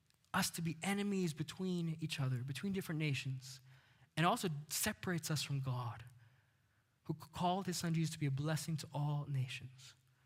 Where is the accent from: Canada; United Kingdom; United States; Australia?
Canada; So I grew up here in Canada. I still got that Filipino mother